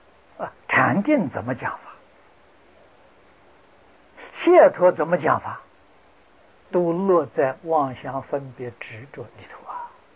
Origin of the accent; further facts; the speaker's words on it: China; 这是我们中国人俗话称的得道了啊